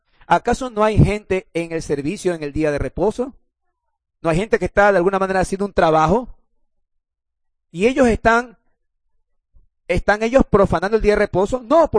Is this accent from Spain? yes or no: no; Ecuador; Como buenos ecuatorianos, de los árboles mismos cogemos, comemos y salimos a vender.